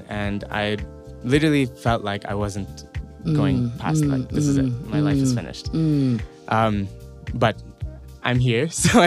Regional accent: Canada; moved away; every time I talk to people here, and I say I'm from Canada

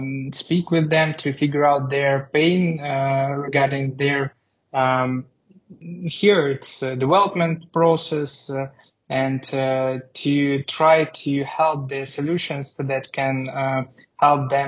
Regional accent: Russia; now in Georgia; I'm from Russia, and now I live in Georgia for like a few years, and I'm basically nomading and currently choosing a country to move to another one.

